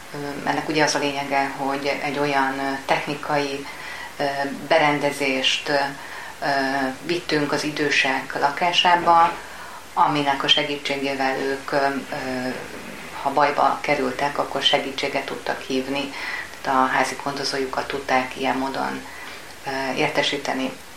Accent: Esztergom, Komárom-Esztergom, Hungary; now in Budapest, Hungary; Amikor én feljöttem Budapestre, ugye én vidéki vagyok, ez a feljöttem, ez azt hiszem mindannyian, akik vidékiek vagyunk, használjuk, tehát én feljöttem Esztergomból a Nagy Budapestre

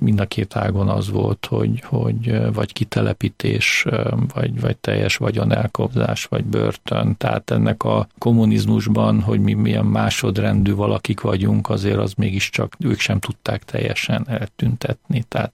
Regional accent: Mosonmagyaróvár, Győr-Moson-Sopron, Hungary; born there; Mosonmagyaróváron születtem, ott is kereszteltek

